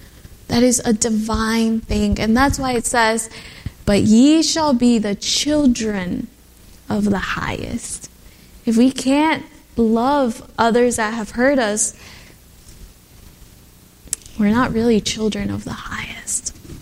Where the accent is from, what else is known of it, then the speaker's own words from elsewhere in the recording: Louisville, Kentucky, United States; moved away as an adult; I go to this new college in Arkansas. I moved from Louisville, Kentucky.